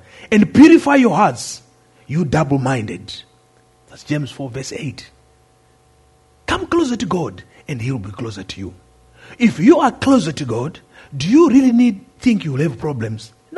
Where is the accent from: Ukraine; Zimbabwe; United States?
Zimbabwe; moved away as an adult; I said, well, I'm from Zimbabwe. Oh, when did you come into this country? I said, well, I came in 2001 and my wife came in year 2000.